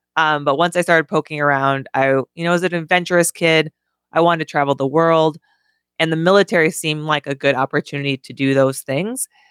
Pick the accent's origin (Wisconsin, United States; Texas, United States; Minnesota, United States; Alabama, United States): Wisconsin, United States; Medford; because I grew up in Medford, Wisconsin, which is only like 2 hours away.